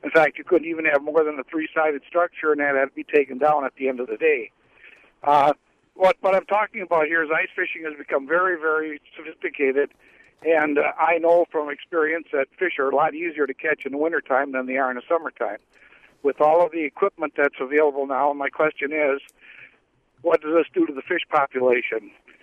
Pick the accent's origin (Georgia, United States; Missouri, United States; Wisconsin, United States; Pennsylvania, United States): Wisconsin, United States; Shawano; I'm an old guy, and as a kid, I grew up in the Shawano area and did a lot of ice fishing.